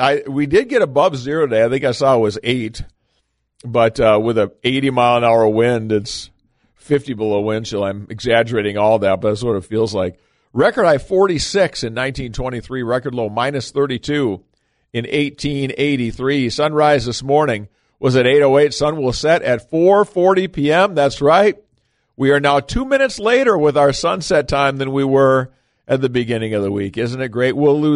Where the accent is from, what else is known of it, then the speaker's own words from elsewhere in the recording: Minnesota, United States; And before we finish up, a group of Minnesota residents, oh, my home state, what are we doing?